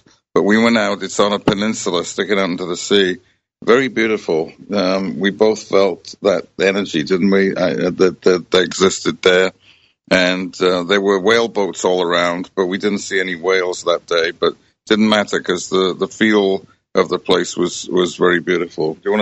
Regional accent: United Kingdom; when I was a kid growing up in Britain

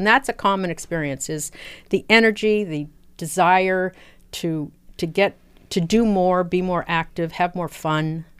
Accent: California, United States; now in Mansfield, United States; California.

